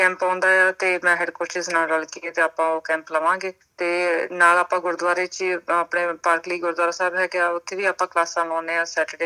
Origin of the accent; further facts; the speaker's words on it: Mohali, Punjab, India; moved away as an adult; also born or lived in Uttar Pradesh; now in Australia; ਤੇ ਉੱਦਾਂ ਮੇਰਾ ਜਨਮ ਯੂਪੀ ਦਾ ਆ, 1 ਸਾਲਾਂ ਦੇ ਸੀ ਜਦੋਂ ਆਪਣੇ ਮੋਹਾਲੀ ਮੇਰੇ ਘਰਦਿਆਂ ਨੇ ਘਰ ਬਣਾਇਆ ਸੀ